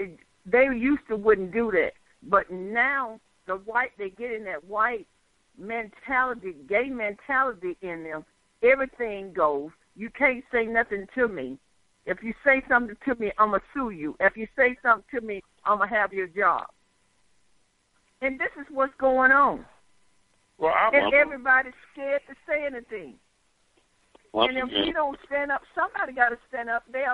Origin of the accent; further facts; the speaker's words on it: Deep South, United States; Now, see, I'm from the Deep South, and I must speak my mind.